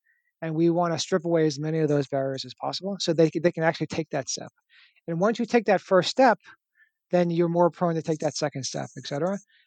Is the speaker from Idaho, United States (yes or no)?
no; New York City, New York, United States; I come from New York City.